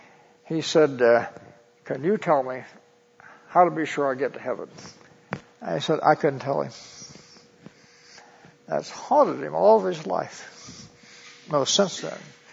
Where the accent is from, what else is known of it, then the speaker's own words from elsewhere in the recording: Colorado Springs, Colorado, United States; In my hometown, there are about 20 funerals a day.